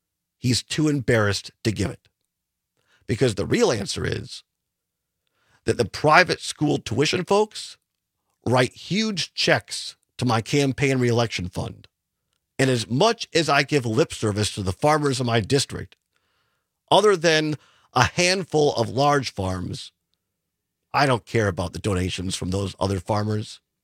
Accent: Richland Center, Wisconsin, United States; he came out with Tony Kurtz to Richland Center, my hometown, and looked people in the eye

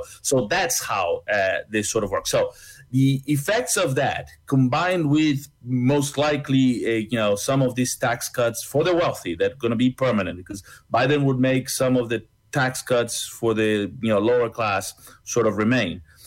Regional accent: Argentina

